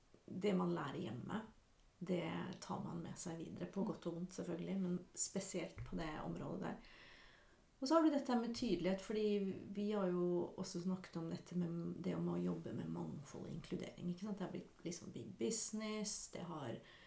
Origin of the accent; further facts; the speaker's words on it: Hønefoss, Buskerud, Norway; men jeg kom jo fra Hønefoss, og trodde jeg hadde opplevd og hørt det meste i det bondesamfunnet som det er.